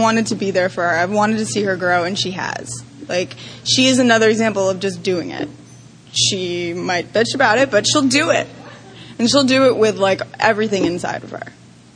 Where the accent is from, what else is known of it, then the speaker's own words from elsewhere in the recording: Tampa, Florida, United States; So, you know, and I grew up in Tampa. I had a normal childhood.